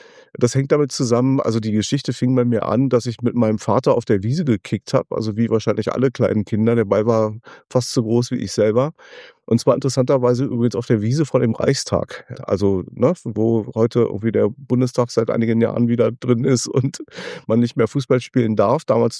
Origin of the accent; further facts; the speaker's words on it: Berlin, Germany; Also ich bin tatsächlich aufgewachsen in Mariendorf